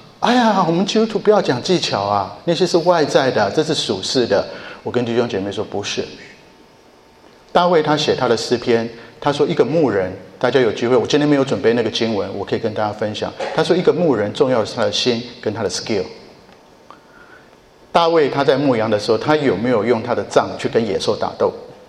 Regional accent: Japan; 我小时候在日本长大

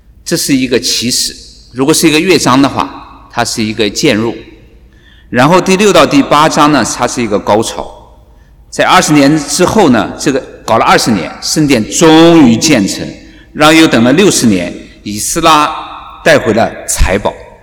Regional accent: China; 我们中国人见面一般说什么？打招呼，你吃了吗？

